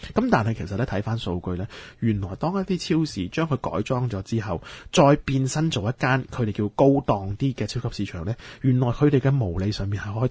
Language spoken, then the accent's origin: Cantonese; Hong Kong; 就係我哋香港人嘅航空公司啦